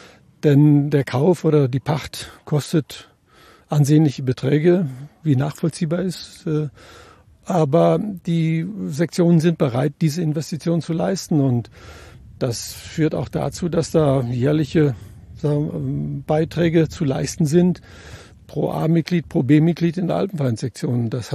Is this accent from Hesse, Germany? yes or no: no; North Rhine-Westphalia, Germany; Ich komme dann aus der Nähe vom Ruhrgebiet.